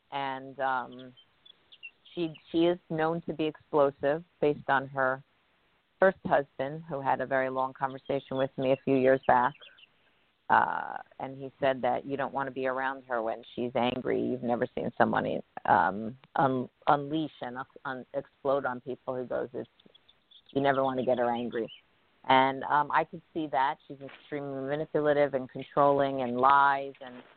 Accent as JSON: {"language": "English", "town": "Merrick", "region": "New York", "country": "United States", "said": "I'm from Long Island. I'm from Merrick."}